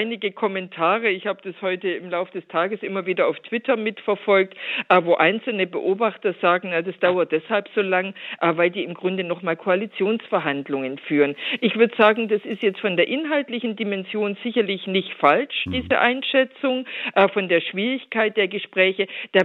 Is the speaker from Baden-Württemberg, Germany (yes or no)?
yes; Baden-Württemberg, Germany; Ich komme ja ursprünglich aus Württemberg.